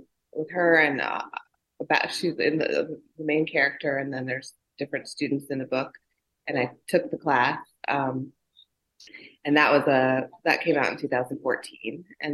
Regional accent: Midwest, United States; also born or lived in Champaign, Illinois; Well, I was born in Champaign, Illinois, and that's a small college town. And I was raised in the Midwest for part of my life, and it was a good place to grow up.

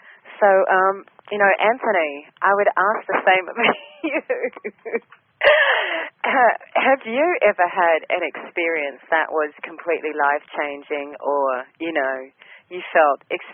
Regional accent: New Zealand; I'm from New Zealand.

